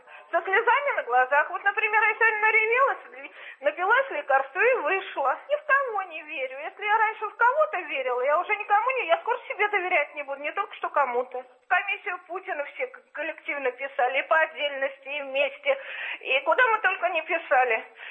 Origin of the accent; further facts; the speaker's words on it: Saint Petersburg, Russia; Я сама из Санкт-Петербурга.